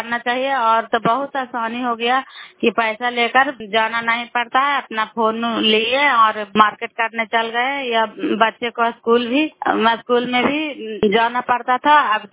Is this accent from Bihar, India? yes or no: yes; Baijganj, Bihar, India; कराय ब्लॉक मकराता पंचायत ग्राम बैजगंज की निवासी हूँ और कराय ब्लॉक से बोल रही हूँ।